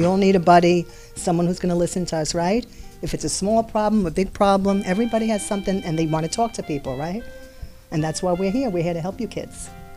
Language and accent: English; New York City, New York, United States; I'm originally from New York City, married somebody from Pittsburgh, and I'm 43